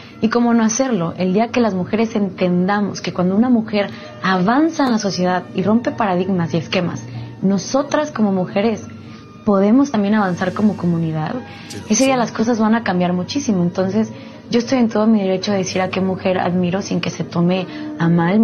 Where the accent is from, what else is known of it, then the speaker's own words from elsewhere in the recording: Mexico; yo como mujer mexicana